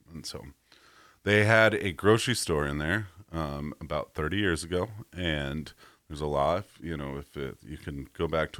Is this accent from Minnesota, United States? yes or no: no; Denver, Colorado, United States; I grew up like right by Red Rocks. So I could I could have my window open and listen to Red Rocks concerts.